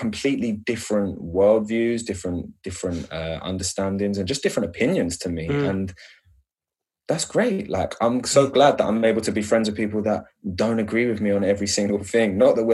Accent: London, United Kingdom; So I grew up in East London.

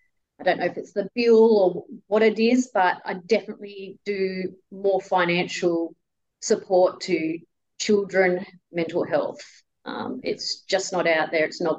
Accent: Bellingen, New South Wales, Australia; I grew up in Bellingen

